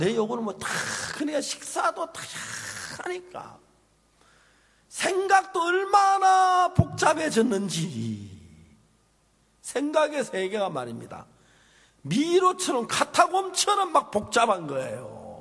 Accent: South Korea; 우리는 한국 사람이 돼서 그런 거 별 차이 없어.

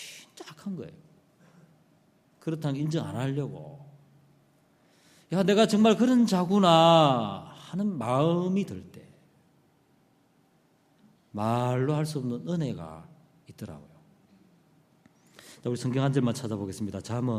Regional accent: Yangsan, South Gyeongsang, South Korea; 할아버지 사시던 곳이 경남 양산인데 어릴 때 거기서 지냈어요.

